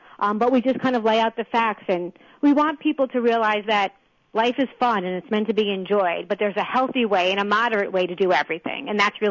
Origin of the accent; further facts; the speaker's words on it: New York, United States; I must say I am from New York, so I met with the aides of some New York senators and congressmen.